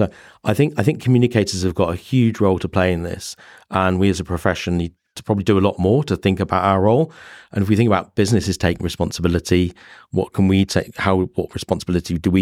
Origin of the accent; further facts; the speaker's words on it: West Midlands, United Kingdom; I come from South Warwickshire. It's really beautiful.